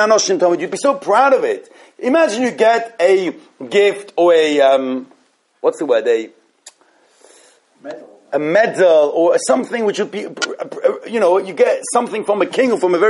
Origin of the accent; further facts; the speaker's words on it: Switzerland; I can tell you that personally, I was brought up in Switzerland